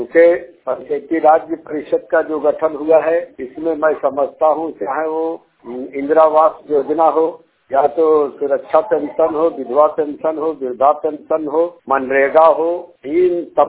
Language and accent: Hindi; India; राम होसी प्रखंड डाड़ी पंचायत कंपनी के रहने वाला हूँ।